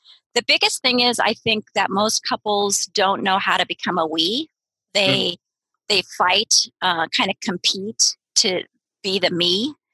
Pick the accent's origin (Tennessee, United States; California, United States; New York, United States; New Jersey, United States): California, United States; San Diego; also born or lived in Seattle; So I'm in my hometown, San Diego, California. Just returned after being about 18 years in Seattle.